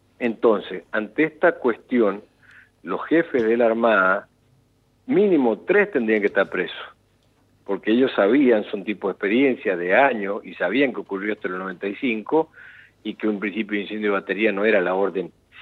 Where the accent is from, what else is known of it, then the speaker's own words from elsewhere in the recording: Argentina; Como argentinos que somos y tenemos que creer en nuestra justicia